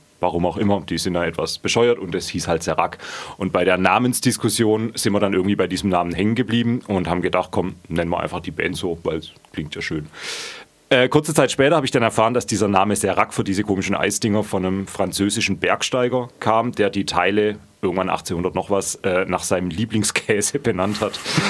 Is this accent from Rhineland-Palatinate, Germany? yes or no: no; Neuenstein, Baden-Württemberg, Germany; now in Odenwald, Germany; Ich komme ursprünglich aus Neuenstein, wohne mittlerweile im unteren Odenwald, da hat es mich hin verschlagen.